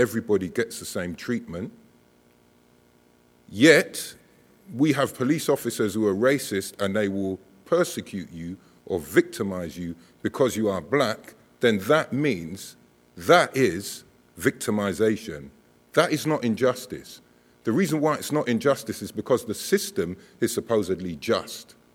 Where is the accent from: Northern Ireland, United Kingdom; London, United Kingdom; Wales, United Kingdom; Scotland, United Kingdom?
London, United Kingdom; Lewisham; I was born in Lewisham Hospital with my twin brother. We grew up in Lewisham, actually went to this college twice.